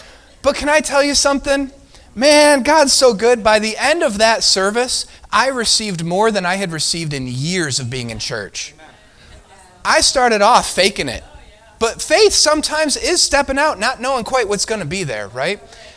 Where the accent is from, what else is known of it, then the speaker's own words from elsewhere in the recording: New York, United States; I'm from New York. That's not an actual saying we use, but, you know, I've heard that said before.